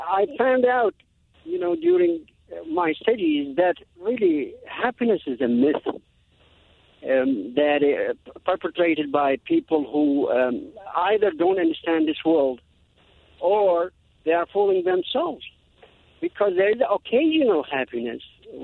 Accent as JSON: {"language": "English", "country": "Iraq", "said": "I'm from Iraq. I lived in Iraq, and I lived in this country, too."}